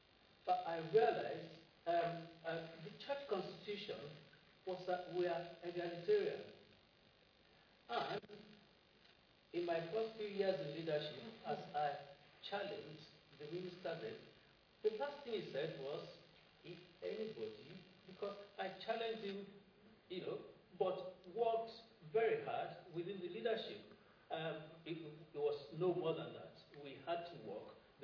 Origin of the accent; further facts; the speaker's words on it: Nigeria; moved away as an adult; now in United Kingdom; I grew up in Nigeria, and I grew up having the confidence that I could rise to anywhere. And at 35, 36, I moved over to the UK.